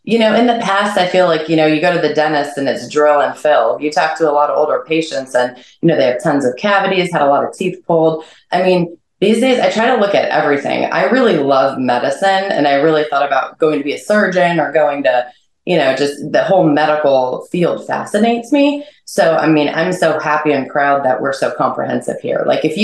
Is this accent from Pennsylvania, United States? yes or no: yes; Erie, Pennsylvania, United States; I went to Allegheny College, and in my hometown of Erie, Pennsylvania, there were three brothers, and they all went to Allegheny